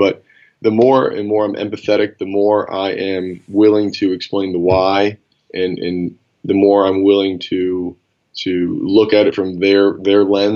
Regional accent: New Orleans, Louisiana, United States; To being that I'm from New Orleans, I consider New Orleans a city that it's lost in time.

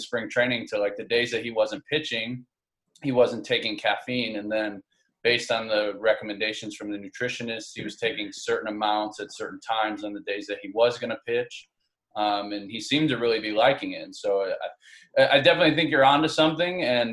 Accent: Buffalo, New York, United States; like, for me, I'm from Buffalo. So when we go to Buffalo, I know a lot of good restaurants in the area

